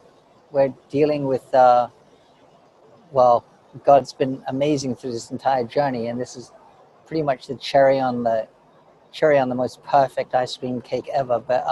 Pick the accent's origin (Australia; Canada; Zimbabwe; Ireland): Australia; none of the characters actually relate directly to me as a young Asian male growing up in Australia or whatever.